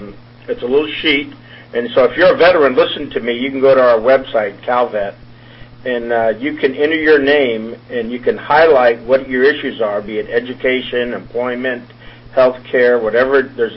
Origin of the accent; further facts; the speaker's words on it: California, United States; born and raised in California, graduate of Chico State there north, so know the area well, and served all over the world, enjoyed it.